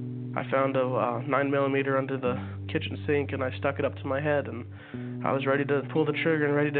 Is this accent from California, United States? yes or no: no; Apache Junction, Arizona, United States; I'm 20 years old. I'm from Apache Junction, Arizona, and I started using meth when I was 16.